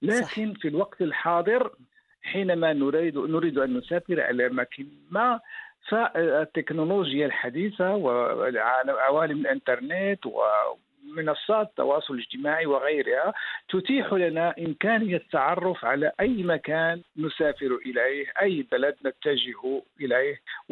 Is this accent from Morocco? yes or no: yes; Morocco; كنا نحن 3 صحفيين من المغرب.